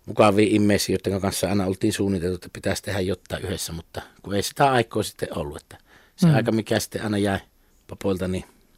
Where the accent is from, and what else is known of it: Savonia, Finland; accent: Savo